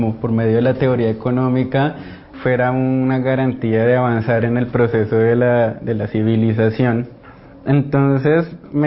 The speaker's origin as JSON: {"language": "Spanish", "country": "Colombia", "lives_now": "Russia", "said": "dentro de lo que uno medio sabía cocinar acá como colombiano"}